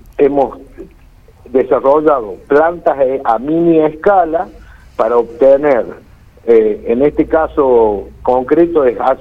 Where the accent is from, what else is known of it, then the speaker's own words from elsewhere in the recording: Argentina; yo lo pienso como argentino, quiero quedarme en Argentina, he vivido en el exterior en dos oportunidades, he tenido empresa en el exterior y sigo apostando por Argentina.